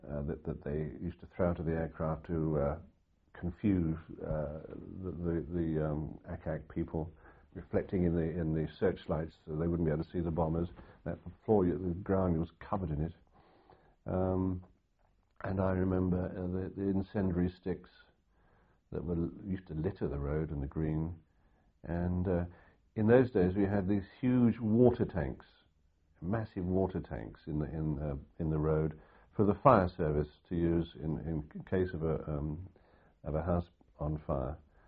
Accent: Romford, London, United Kingdom; born there; I was born in Romford, and just outside Romford in Essex, which is, in a wartime context, close to London Docks.

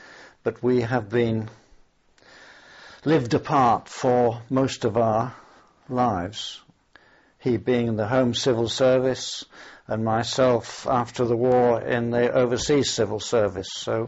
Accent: Oldham, North West England, United Kingdom; also born or lived in Morecambe; I was born in Morecambe, in Lancashire, in 1920. But I was brought up in Oldham

